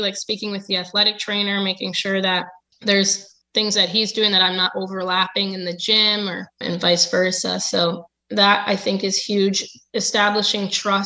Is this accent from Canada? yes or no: no; Connecticut, United States; I'm from Connecticut, but it hasn't been a big part of my upbringing.